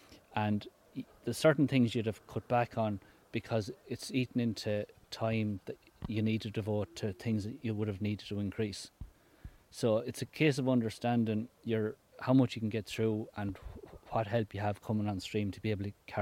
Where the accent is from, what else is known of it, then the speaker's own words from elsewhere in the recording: Sligo, Connacht, Ireland; Well, I'm a blow in as well. I'm from Sligo.